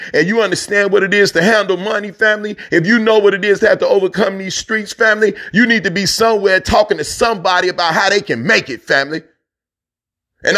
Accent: Chicago, Illinois, United States; But I'm born and raised in Chicago.

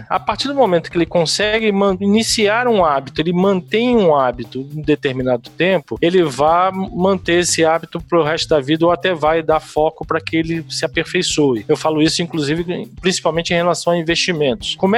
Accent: Rio de Janeiro, Brazil; also born or lived in Acre; eu cheguei em 2004, saí em 2009, voltei para São Paulo, eu sou carioca.

